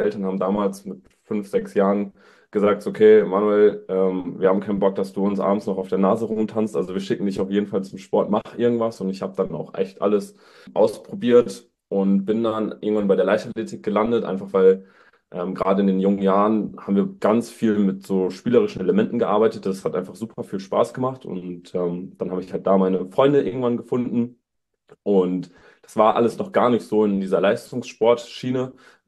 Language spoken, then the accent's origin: German; Dülmen, North Rhine-Westphalia, Germany; hat dann mein Coach aus Dülmen, da komme ich her, aus Münsterland, auch ein ganz kleiner Verein